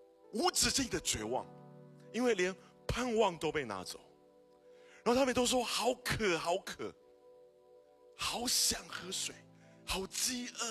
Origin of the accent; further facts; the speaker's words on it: Taiwan; 我们台湾人都蛮喜欢吃东西嘛。